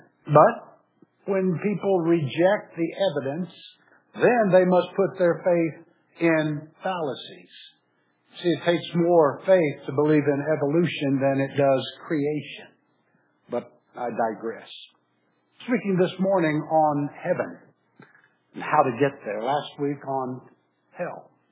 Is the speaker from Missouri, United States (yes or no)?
yes; Missouri, United States; Now, I'm from Missouri, and our state motto is "Show Me."